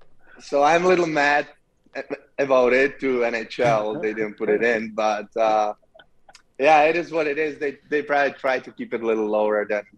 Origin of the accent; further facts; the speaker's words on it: Czechia; English is a second language; And then I was playing with my hometown team in the second Czech league for a couple of years.